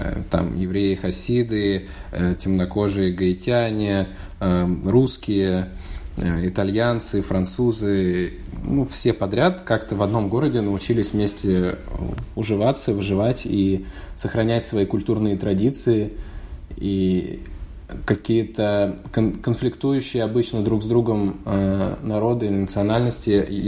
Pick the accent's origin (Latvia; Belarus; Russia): Russia; Moscow; now in New York, United States; был из Москвы, стал из Нью-Йорка.